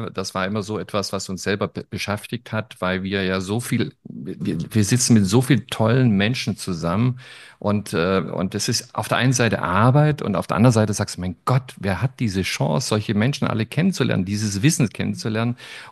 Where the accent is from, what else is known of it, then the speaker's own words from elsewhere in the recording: Baden-Württemberg, Germany; ich bin ja als Schwabe groß geworden und als Schwabe weiß man, wenn man schaffen kann, dann kann man alles schaffen